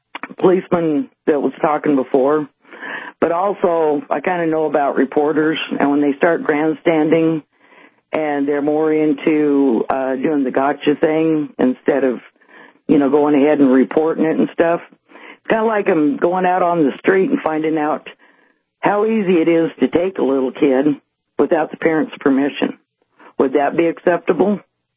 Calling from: Erie, North Dakota, United States; It's over by Page.

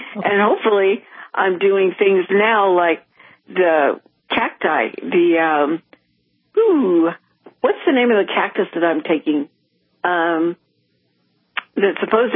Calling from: California, United States; California

